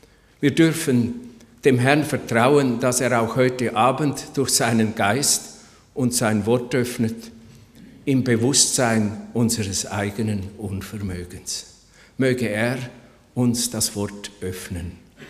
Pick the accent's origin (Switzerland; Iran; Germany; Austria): Switzerland; soweit ich urteilen kann als Schweizer.